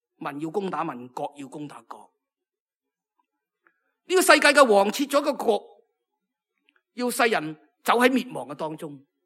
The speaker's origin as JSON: {"language": "Chinese", "country": "Hong Kong", "said": "过去我们香港人以我们的经济成就骄人，我们有东方之珠的美誉，我们有国际金融中心的桂冠"}